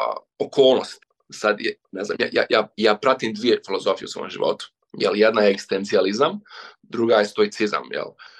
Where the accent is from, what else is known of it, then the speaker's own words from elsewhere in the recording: Bosnia & Herzegovina; ja sam iz Bosne i Hercegovine